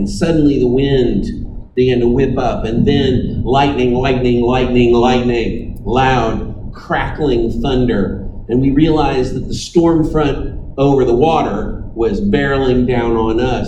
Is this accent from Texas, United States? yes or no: yes; Texas, United States; given that I grew up in Galveston County, I had never actually before this been present at the beach for a thunderstorm.